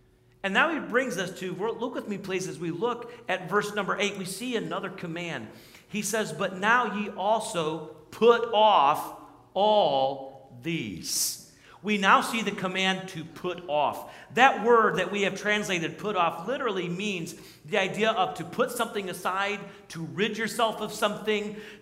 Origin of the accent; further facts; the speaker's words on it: South Carolina, United States; I grew up in South Carolina. We have bamboo all over the place.